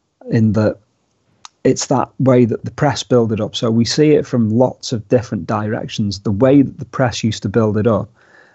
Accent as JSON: {"language": "English", "town": "Liverpool", "region": "North West England", "country": "United Kingdom", "said": "You know, as Liverpool fans, we have this epic slogan of \"We're not English, we are Scouse.\" And there is a lot of truth in that, because we don't feel particularly British, we don't feel particularly English"}